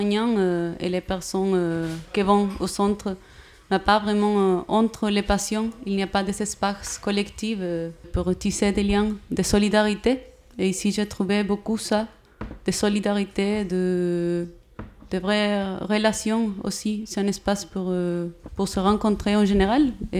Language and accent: French; Valparaíso, Chile; French is a second language; moved away as an adult; now in France; je viens du Chili, de Valparaíso. Je suis psychologue, je suis arrivée ici en France il y a un mois